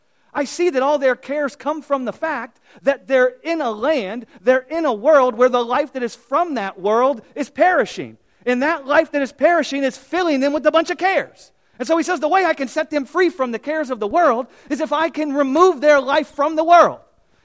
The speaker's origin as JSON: {"language": "English", "country": "United States", "said": "Listen, guys, I'm an American. I'm a citizen of America."}